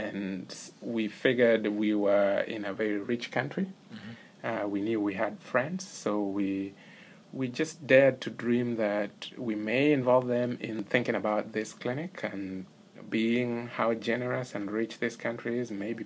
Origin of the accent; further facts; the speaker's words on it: Kenya; Interestingly, in our community, so we are from the Luo tribe. Luo is one of the five largest tribes in Kenya.